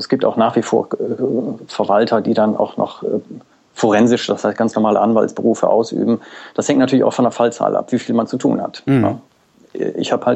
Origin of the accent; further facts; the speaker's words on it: Mülheim an der Ruhr, North Rhine-Westphalia, Germany; born there; Also ich komme also meine Geburtsort ist Mülheim an der Ruhr und komme, ich sag mal, aus einem familiären Betrieb.